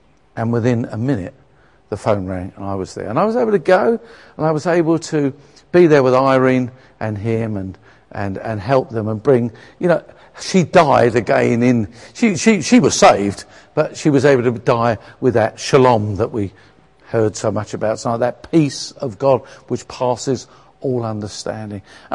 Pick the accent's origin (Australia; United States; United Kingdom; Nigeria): United Kingdom; England; because we're English, we tend to put ourselves down.